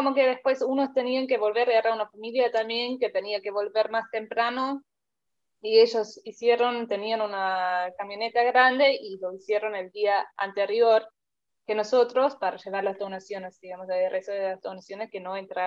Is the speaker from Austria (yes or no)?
yes; Austria; Spanish is a second language; now in Argentina; acá en Argentina, porque manejan de vez en cuando como re mal, y no respetan nada de las reglas, ya que yo soy de Austria, de Europa